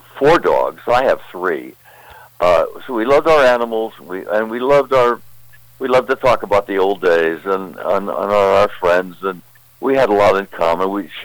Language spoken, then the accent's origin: English; West Virginia, United States; I'm from West Virginia, by the way.